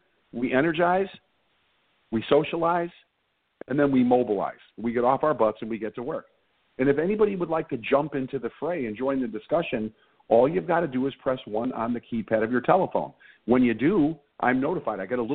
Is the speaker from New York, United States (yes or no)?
no; Chicago, Illinois, United States; I'm from Chicago. I'm from the South West Side. I'm a Sox fan. I grew up at 57th and Lawndale.